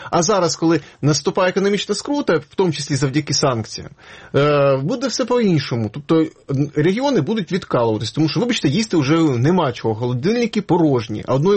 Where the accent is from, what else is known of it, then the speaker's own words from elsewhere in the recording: Krasnodar Krai, Russia; Я сам з Кубані і був до війни практично кожен рік в Краснодарському краї Росії.